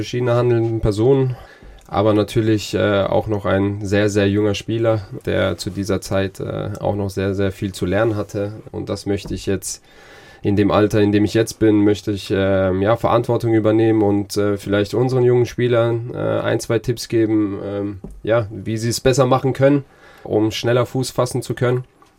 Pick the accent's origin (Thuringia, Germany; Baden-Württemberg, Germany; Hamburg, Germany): Baden-Württemberg, Germany; Mannheim; also born or lived in Schwetzingen; Also ich bin in Schwetzingen geboren, in Mannheim aufgewachsen.